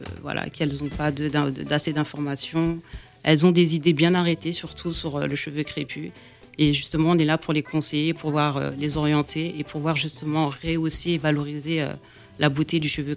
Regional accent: Corbeil-Essonnes, Île-de-France, France; C'est ça, j'ai grandi en France.

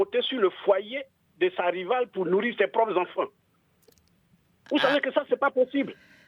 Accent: Côte d’Ivoire; chez nous, en Côte d'Ivoire

